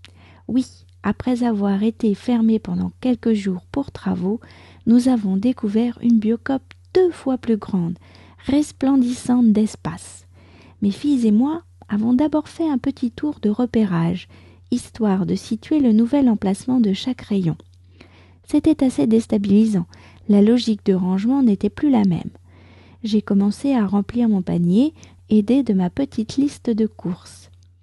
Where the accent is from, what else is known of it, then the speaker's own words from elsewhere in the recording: France; je suis française, j'habite près de Paris